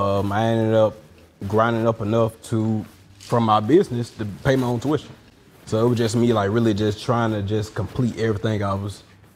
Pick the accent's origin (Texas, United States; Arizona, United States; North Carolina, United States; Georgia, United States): Georgia, United States; Griffin; and one down in Griffin, Georgia, my hometown.